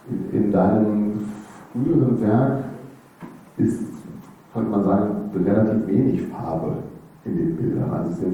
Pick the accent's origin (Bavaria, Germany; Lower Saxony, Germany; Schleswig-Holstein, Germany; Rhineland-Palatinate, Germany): Lower Saxony, Germany; Hanover; Ich komme aus Hannover